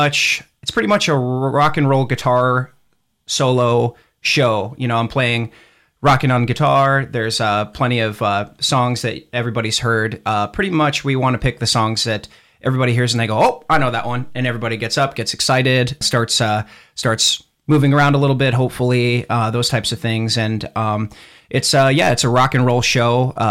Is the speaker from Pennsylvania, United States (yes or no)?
no; Panora, Iowa, United States; I love those shows because I'm from a small town. I'm from Panora.